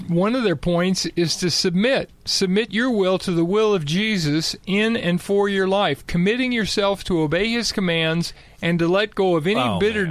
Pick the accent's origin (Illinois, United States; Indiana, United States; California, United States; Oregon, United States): California, United States; Arcadia; which is based in Pasadena, California, right next to where I grew up in Arcadia, California.